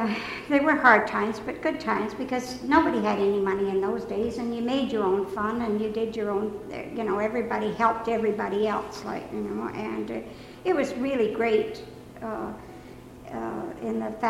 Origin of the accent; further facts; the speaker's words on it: Shotts, Scotland, United Kingdom; born there; I was born in Scotland in a small mining town named Shotts. Shotts was approximately halfway between Glasgow and Edinburgh